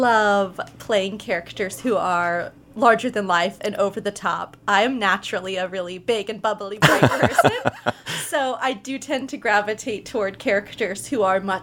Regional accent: Florida, United States; And I grew up in South Florida on the East Coast, moved here in 2018

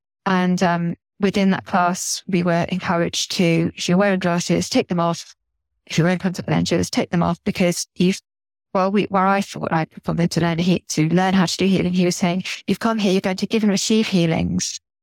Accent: Jersey; And growing up in Jersey, you're a bit sort of cushioned from the world, to be honest, because it's such a, I mean, this beautiful island

